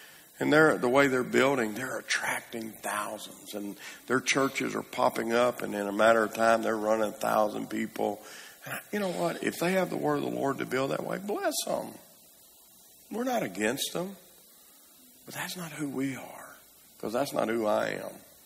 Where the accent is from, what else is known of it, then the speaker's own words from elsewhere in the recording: Brinkley, Arkansas, United States; We're from Brinkley, Arkansas, and you could get in a boat in Brinkley and go all the way to Clarendon, Arkansas.